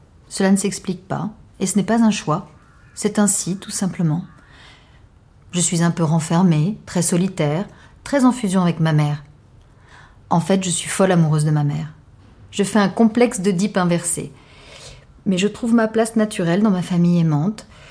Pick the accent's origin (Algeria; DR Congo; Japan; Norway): Algeria; now in France; Je perds mon accent en quelques jours, je refais ma vie, je deviens une vraie Française. Et je m'inflige cette extrême violence de déchirer toutes mes photos de classe d'avant et de ne pas répondre aux lettres de mes amis algériens.